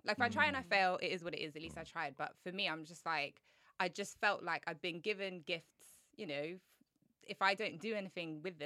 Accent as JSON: {"language": "English", "country": "United Kingdom", "said": "I was always told, like, you know, be proud of who you are, be proud of being Black British in particular."}